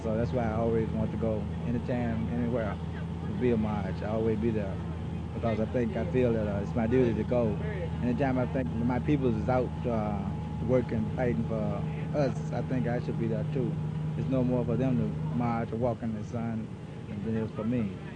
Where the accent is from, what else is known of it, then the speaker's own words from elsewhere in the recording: Tennessee, United States; now in Memphis, United States; Yeah, I mean, right now I live in Memphis, but my original home is Fayette County, Tennessee